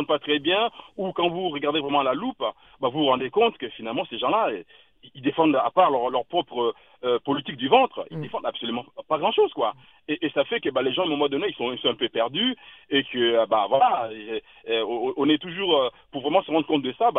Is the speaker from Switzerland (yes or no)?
no; DR Congo; Moi, je suis originaire du Congo. En RDC, on a au moins 600 partis politiques.